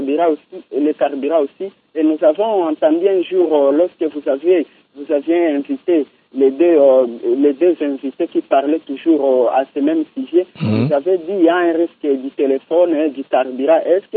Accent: Kalima, Maniema, DR Congo; Ici, chez nous, à Kalima

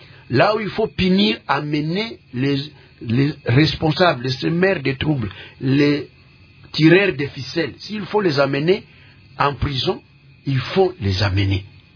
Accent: DR Congo; Nous sommes tous des Congolais

